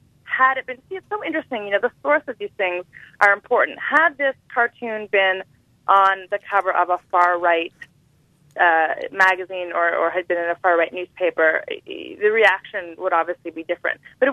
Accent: Canada; I'm a Canadian.

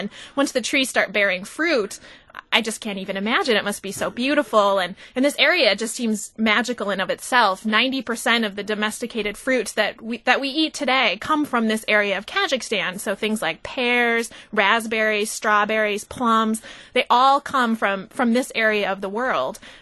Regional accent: Washington, United States; I thought I knew growing up in Washington, but no, really, there's this really exciting world of local apples that I was really discovering after I moved here to Wisconsin, which is kind of ironic, being from Washington.

